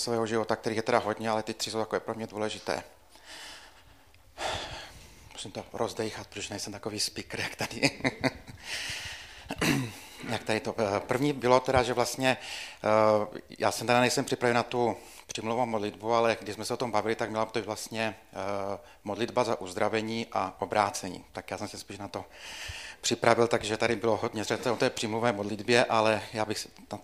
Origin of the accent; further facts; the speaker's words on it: Slovakia; Abyste mě pochopili, tak já pocházím ze Slovenska